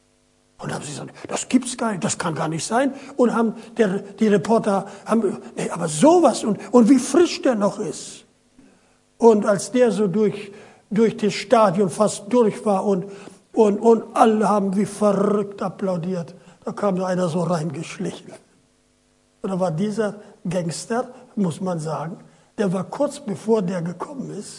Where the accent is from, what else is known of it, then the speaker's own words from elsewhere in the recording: Lower Saxony, Germany; ich weiß, bei uns in Ostfriesland